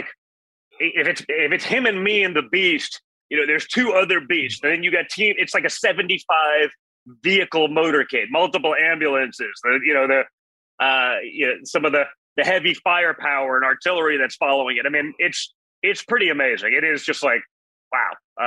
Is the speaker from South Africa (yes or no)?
no; United States; to be able to see it just as an American. It's like, man, it's pretty cool.